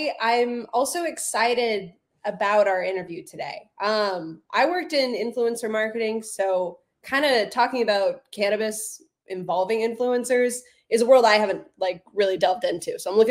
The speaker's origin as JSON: {"language": "English", "region": "Missouri", "country": "United States", "tie": "born or raised there", "said": "So here in my home state of Missouri, the courts are stepping up."}